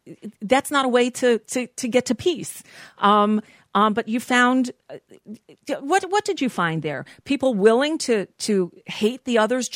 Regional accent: United States; as an American Jew, I'm a secular Jew. I don't practice any religion. I'm an atheist.

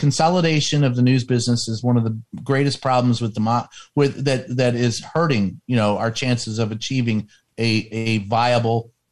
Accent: Louisville, Kentucky, United States; I mean, you can go into my hometown, Louisville, Kentucky, and there are eight radio stations that are owned by iHeartRadio.

